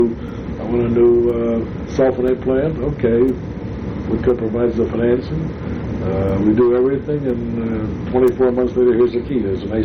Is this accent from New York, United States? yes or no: yes; New York, United States; I find it exciting because I'm a New Yorker. I live in New York.